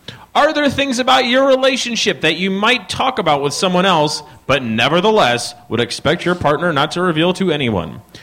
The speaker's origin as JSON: {"language": "English", "town": "Chicago", "region": "Illinois", "country": "United States"}